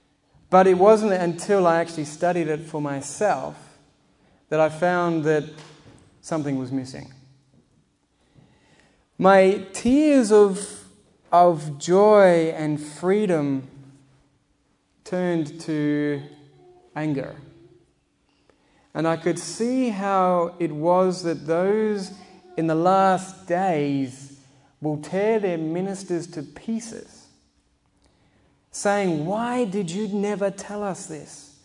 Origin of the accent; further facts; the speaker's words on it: Australia; as you will tell very shortly, if not already, I'm from Australia.